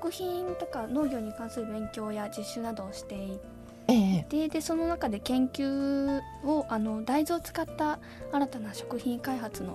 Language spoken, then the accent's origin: Japanese; Yamanashi, Japan; 私は山梨県。